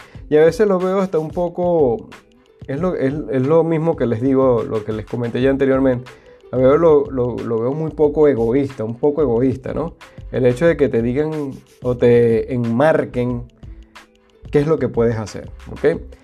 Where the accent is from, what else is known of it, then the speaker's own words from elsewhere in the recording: Venezuela; moved away as an adult; now in United States; Yo soy venezolano, nacido en Venezuela, tuve 37 años en Venezuela, ahora vivo en los Estados Unidos